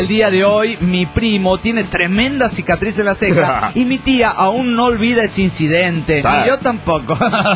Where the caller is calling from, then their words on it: Chetumal, Quintana Roo, Mexico; de Chetumal, Quintana Roo, México.